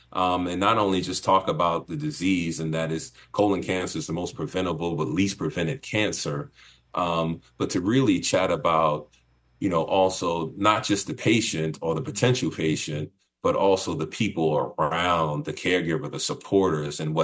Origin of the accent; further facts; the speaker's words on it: New York City, New York, United States; She gave me access to New York City, where I grew up, born and raised in Harlem.